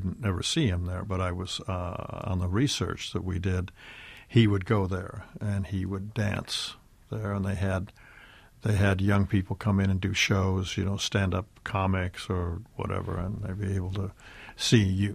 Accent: California, United States; my father moved us all to California in 1937, and then I was raised in California.

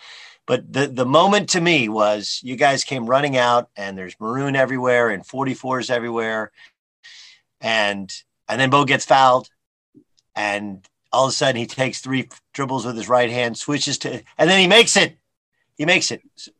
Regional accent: California, United States; And I was a kid from Orange County.

